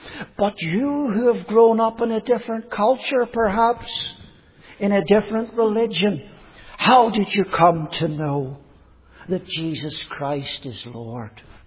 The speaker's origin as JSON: {"language": "English", "region": "Northern Ireland", "country": "United Kingdom", "tie": "born or raised there", "said": "I was brought up in Northern Ireland. I was brought up going to an evangelical Sunday school from I was 3 or 4 years old."}